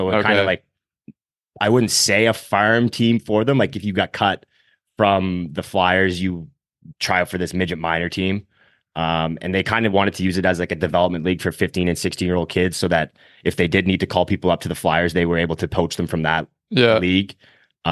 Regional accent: Riverview, New Brunswick, Canada; So yeah, I grew up in Riverview. Still spend my summers there. Still have all my parents, my grandfather still live there. All my buddies are there. So yeah, it's definitely home.

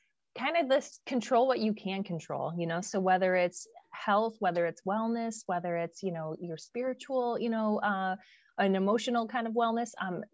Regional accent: Michigan, United States; I'm here with a very, very special guest from my home state of Michigan.

